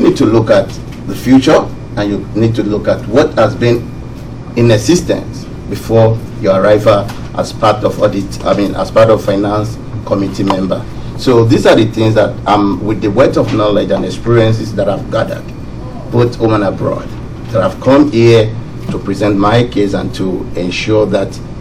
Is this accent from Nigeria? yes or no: yes; Nigeria; moved away as an adult; now in United States; I'm originally from Nigeria. I came to the state about almost 12 years ago.